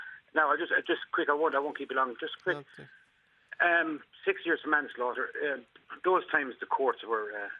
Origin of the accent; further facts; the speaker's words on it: Munster, Ireland; because of their unusual accents, because we're from North Tipperary.